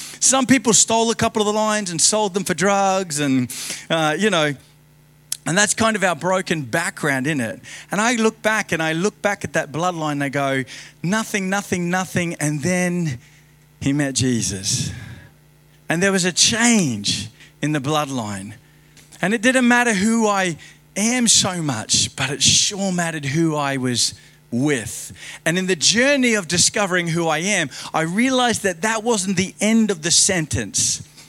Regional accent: Logan City, Queensland, Australia; I grew up in Logan City. Lots of situations.

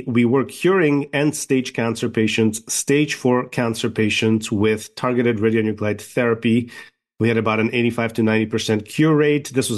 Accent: Toronto, Ontario, Canada; I grew up in Toronto. I did my schooling at University of Toronto.

